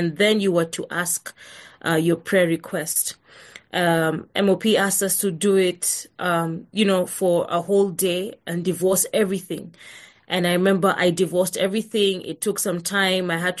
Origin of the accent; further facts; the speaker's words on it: Nairobi, Kenya; I've born and raised and live in Nairobi, Kenya, which is in East Africa